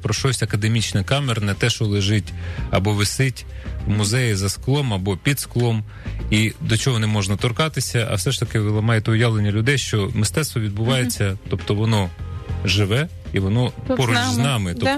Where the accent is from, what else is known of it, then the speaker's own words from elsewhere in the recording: Poltava, Poltava Oblast, Ukraine; Ні, не з Черкаси, трошки північніше, з Полтави.